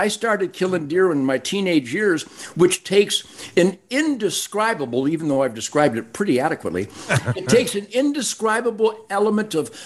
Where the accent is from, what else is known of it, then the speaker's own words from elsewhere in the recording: Detroit, Michigan, United States; So I grew up on the Rouge River on the edge of Detroit, which was a game wildlife paradise.